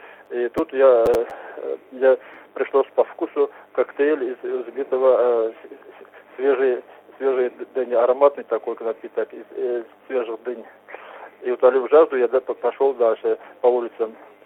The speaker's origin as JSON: {"language": "Russian", "town": "Verkhnyaya Balkaria", "region": "Kabardino-Balkaria", "country": "Russia", "said": "из Верхней Балкарии."}